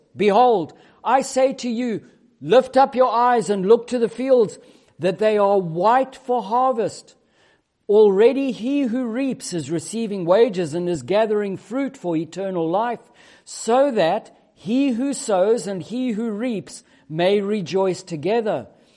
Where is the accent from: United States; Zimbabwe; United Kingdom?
Zimbabwe; As a farmer's boy growing up in Zimbabwe, I can tell you, having grown winter wheat and all of those other things.